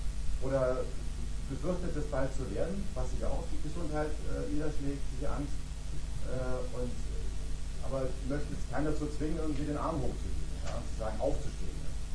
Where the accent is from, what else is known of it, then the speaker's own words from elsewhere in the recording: Halle, Saxony-Anhalt, Germany; Ich bin Arbeitsloser, ja, und ich komme nun aus Halle